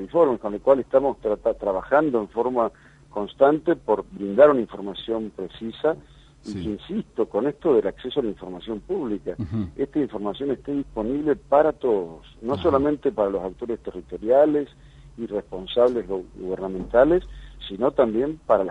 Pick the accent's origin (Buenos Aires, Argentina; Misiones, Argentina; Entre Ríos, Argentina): Entre Ríos, Argentina; Concepción del Uruguay; Yo soy litoraleño, soy de Concepción del Uruguay.